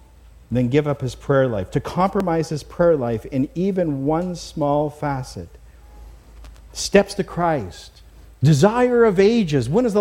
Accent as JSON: {"language": "English", "country": "Canada", "tie": "born or raised there", "moved": "yes", "lives_now": "United States", "said": "You know, I came from Canada just a year and a half ago. Many of you know that I was born and raised in that country, and hockey is big in Canada."}